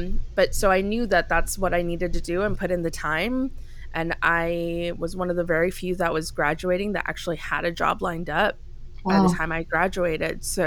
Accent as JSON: {"language": "English", "country": "Mexico", "tie": "born or raised there", "said": "because I grew up in Mexico, when I was 10, I had to take the TOEFL exam"}